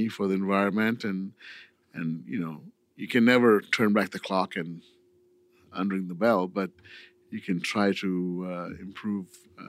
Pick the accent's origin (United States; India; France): India; I'm from India